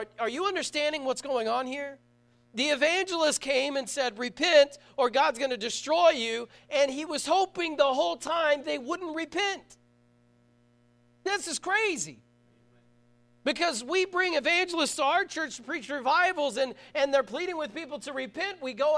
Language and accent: English; Vian, Oklahoma, United States; You know, I come from Vianne, and we have the same thing. We have the mountain, we have town, and we have the bottoms.